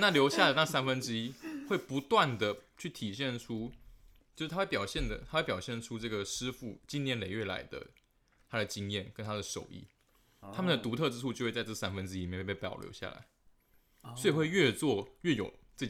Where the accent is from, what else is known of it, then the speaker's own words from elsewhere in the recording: Tainan, Taiwan; 不要忘记我可是来自我们的古都台南